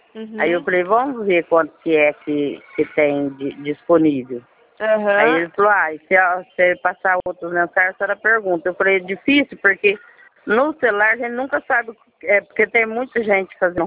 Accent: Paulo de Faria, São Paulo, Brazil; eu sou de Paulo de Faria.

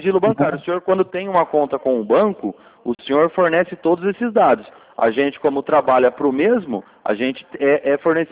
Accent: Limeira, São Paulo, Brazil; Isso, Limeira, aqui interior de São Paulo.

